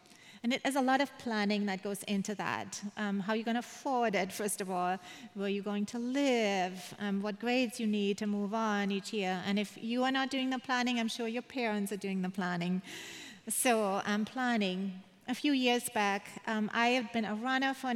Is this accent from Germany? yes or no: yes; Germany; I was born and raised in Germany.